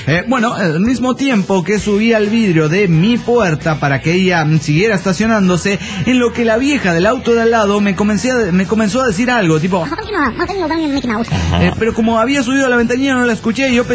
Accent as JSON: {"language": "Spanish", "town": "Comitán", "region": "Chiapas", "country": "Mexico", "said": "de Comitán, Chiapas, México."}